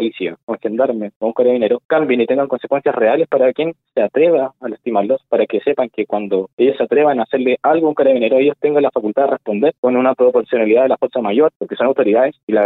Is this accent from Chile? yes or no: yes; Chile; como chilenos